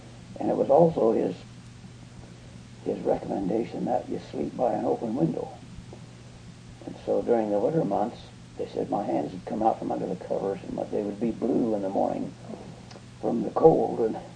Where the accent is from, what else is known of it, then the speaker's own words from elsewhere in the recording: Grand Ronde, Oregon, United States; I was born on August 19th, 1927, in the old Grand Ronde Hospital.